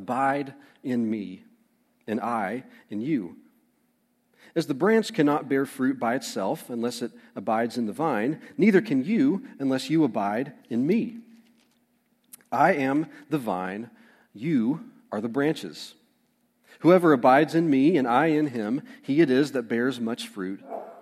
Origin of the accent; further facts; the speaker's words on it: Tennessee, United States; I grew up in East Tennessee, and I've lived here in Middle Tennessee for almost 6 years now.